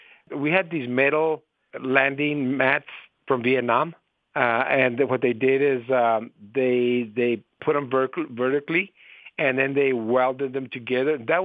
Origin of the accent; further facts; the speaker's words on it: Nogales, Arizona, United States; born there; I was born here in Nogales in 1952.